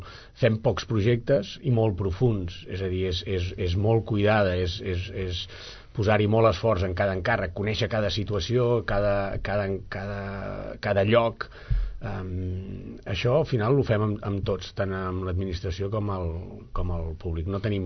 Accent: Catalonia, Spain; perquè tots som del Vallès, és veritat

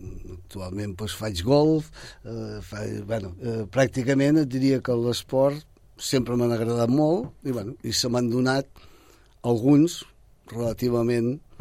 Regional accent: Sabadell, Catalonia, Spain; born there; Vaig néixer a Sabadell.

